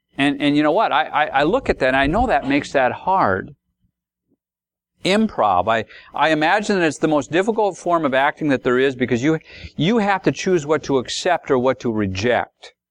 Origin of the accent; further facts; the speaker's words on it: Grand Rapids, Minnesota, United States; about 50 miles away from my hometown, Grand Rapids, where I lived.